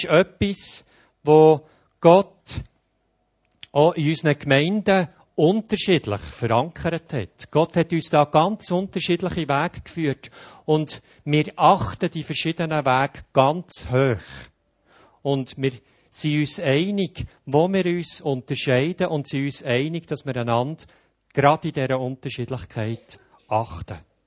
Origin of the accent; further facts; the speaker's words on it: Bern, Switzerland; Mir persönlich ist die Sprache vom Sprachengebet als Berner so eine Hilfe geworden.